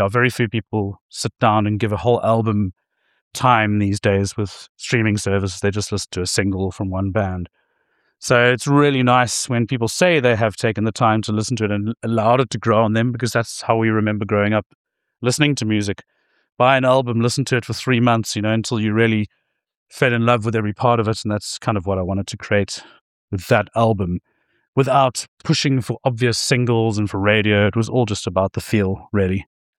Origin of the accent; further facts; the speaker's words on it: Hout Bay, Western Cape, South Africa; my time growing up in Hout Bay, actually. And yeah, when we were sort of 15, 16, it's one of those very small towns